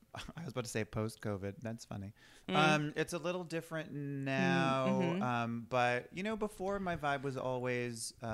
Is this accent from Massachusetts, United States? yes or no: yes; Boston, Massachusetts, United States; now in Los Angeles, United States; I'm like a Los Angelino now, so everything I'm saying could be insulting towards myself. But just, I'm from Boston, and it's like a big education town